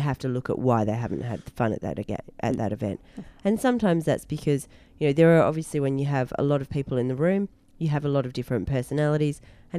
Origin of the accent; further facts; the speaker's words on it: Western Australia, Australia; So before we start, because we are from Western Australia, that smashing face term, I'm not sure whether or not that's universal.